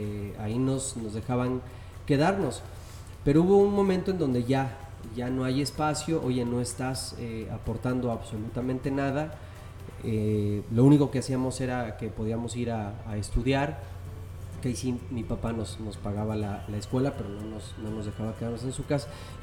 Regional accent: State of Mexico, Mexico; mi hermano y yo, nosotros crecimos en el Estado de México, en Arboledas

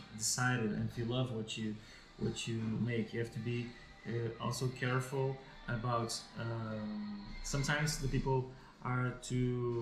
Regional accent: Vila Nova de Gaia, Norte, Portugal; now in Porto, Portugal; I'm from Gaia.

